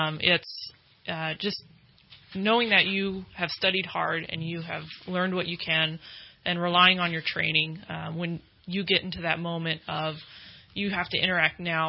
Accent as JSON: {"language": "English", "town": "Red Bluff", "region": "California", "country": "United States", "tie": "born or raised there", "lives_now": "Redding, United States", "said": "So I was born and raised in Red Bluff, so I'm from the North State here."}